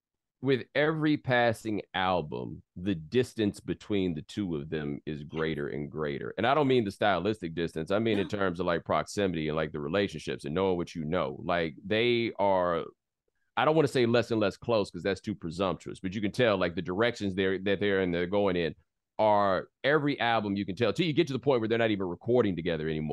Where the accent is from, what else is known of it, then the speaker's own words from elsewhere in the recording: Texas, United States; Dominoes. I'm from Texas.